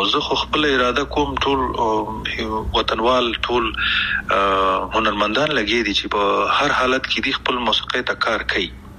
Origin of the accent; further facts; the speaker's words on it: Afghanistan; مونږ کوم افغانان یو چې خپل خپې وهو کنه؟ مونږ کوم پښتانه او پتیالی او نومیالی یو